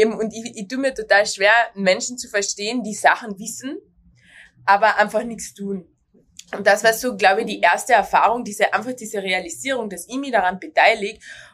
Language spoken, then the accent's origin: German; Klagenfurt, Carinthia, Austria; Geboren und aufgewachsen in Klagenfurt.